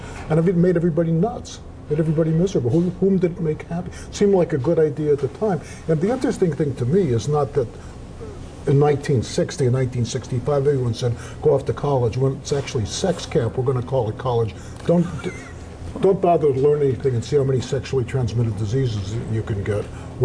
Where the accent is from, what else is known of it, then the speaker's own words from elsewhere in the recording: Chicago, Illinois, United States; It's a bunch of housewives from Chicago, my hometown.